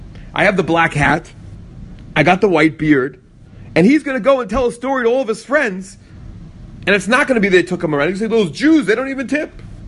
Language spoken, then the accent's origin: English; New York, United States; So, being a New Yorker, I immediately said